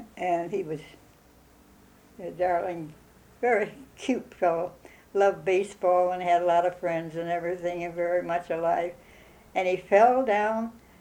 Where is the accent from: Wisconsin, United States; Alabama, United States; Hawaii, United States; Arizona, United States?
Wisconsin, United States; Columbus; born there; Well, I was born in 1891, and I was born in Columbus, Wisconsin, where my grandmother was living, and my mother and father were living in Madison